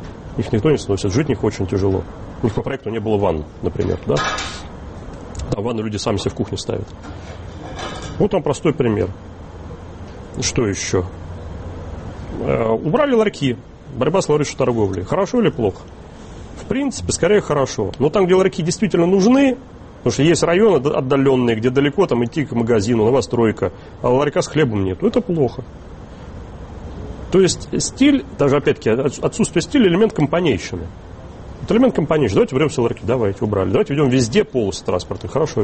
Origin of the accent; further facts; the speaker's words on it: Moscow, Russia; я коренной москвич, я вырос в этой атмосфере.